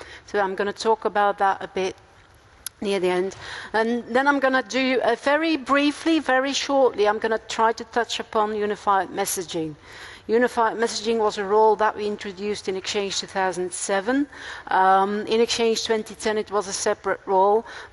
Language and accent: English; Antwerp, Flanders, Belgium; I'm from Belgium, from Antwerp. Of course, the most beautiful city there is in Belgium.